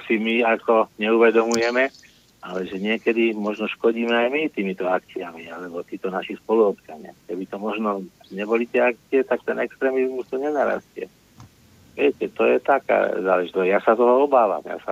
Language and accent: Slovak; Bratislava, Bratislava Region, Slovakia; ja som Bratislavčan, 50 rokov. Žijem tu 50 rokov